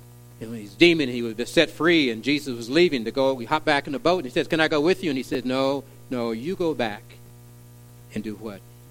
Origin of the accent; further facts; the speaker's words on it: Russellville, Kentucky, United States; born there; I was in Kentucky. Russellville, Kentucky. I tell people I was born twice in Russellville. One in 54, do the math.